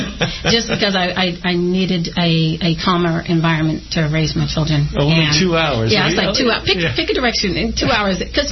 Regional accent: Washington, District of Columbia, United States; also born or lived in Philadelphia / New York; I'm an East Coast girl.

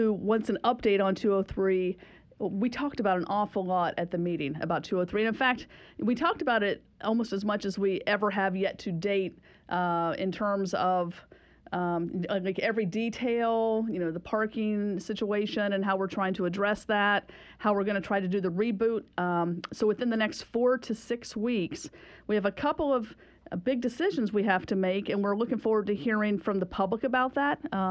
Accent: Athens, Ohio, United States; He's from my hometown of Athens, Ohio.

